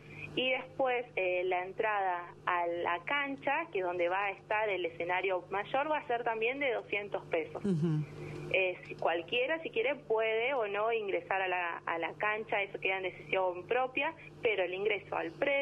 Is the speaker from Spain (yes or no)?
no; Hilario Ascasubi, Buenos Aires, Argentina; a mí me preguntan, ¿de dónde sos? Hilaria Ascasubi. Ah, bueno, pasaron por la ruta 3, esa cebolla enorme que está a la entrada, sí, bueno, de ahí.